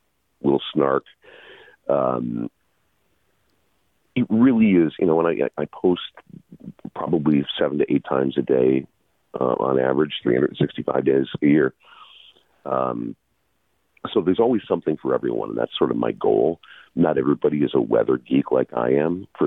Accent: Milwaukee, Wisconsin, United States; I grew up in Milwaukee, and Milwaukee public school systems wouldn't close schools

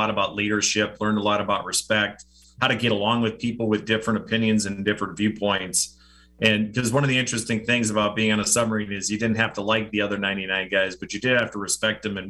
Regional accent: Brown Deer, Wisconsin, United States; So, and I grew up in Brown Deer. So, and after high school, I went out to Madison for a couple of years.

